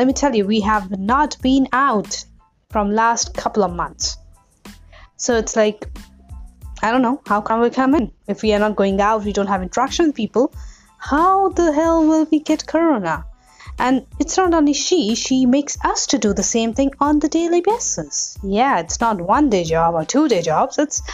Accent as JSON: {"language": "English", "country": "India", "said": "And as we are in India, I'm from India"}